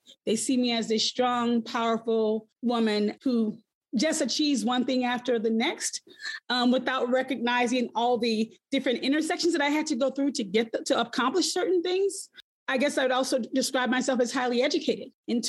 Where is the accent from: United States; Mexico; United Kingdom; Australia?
United States; the South; Growing up in the South also meant that I was exposed to racism from a very young age.